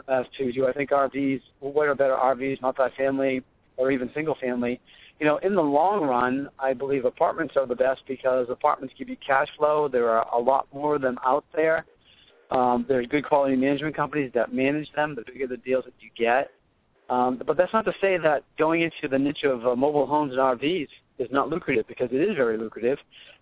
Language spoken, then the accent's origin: English; Boston, Massachusetts, United States; We're from Boston. We're all Red Sox fans.